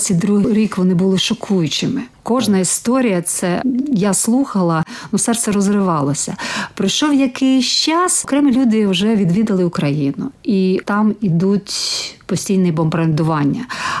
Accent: Western Ukraine, Ukraine; Я сама з Західної України, і я приїжджаю, я бачу могили, які покриті прапорами.

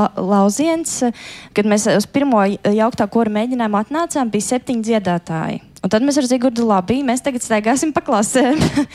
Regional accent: Kārsava, Latgale, Latvia; es nāku no Latgales patiesībā, no mazas pilsētiņas Kārsavas

